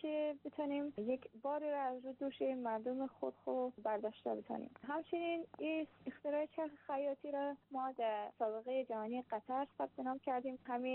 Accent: Mashhad, Razavi Khorasan, Iran; متولد و بزرگ شده مشهد.

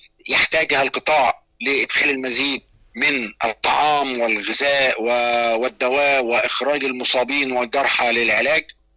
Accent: Egypt; أنا بقولش ده دفاعا عن مصر عشان أنا قاعد في مصر وإن أنا

